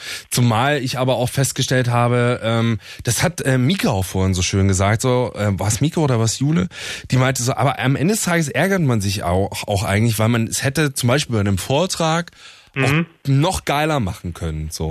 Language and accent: German; Dresden, Saxony, Germany; also born or lived in Jena; Ich bin in Dresden aufgewachsen, bin dann nach Jena zum Studieren, das ist ja auch so eine Studentenstadt